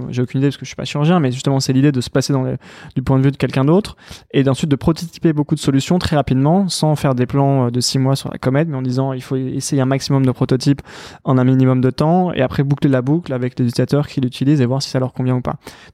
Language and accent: French; Paris, Île-de-France, France; je suis né à Paris avec mon frère jumeau Edouard. Et on a grandi à Paris.